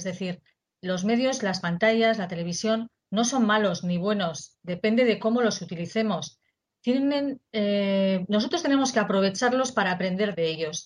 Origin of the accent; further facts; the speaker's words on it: Basque Country, Spain; Spanish is a second language; En mi tierra decimos arratsaldeon, porque también hablamos, en el País Vasco hablamos, además de la lengua española, hablamos euskera.